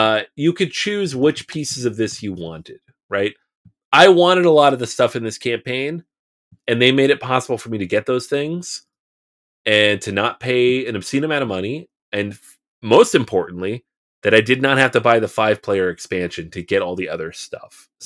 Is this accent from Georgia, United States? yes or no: no; Seattle, Washington, United States; Not just because I'm from Seattle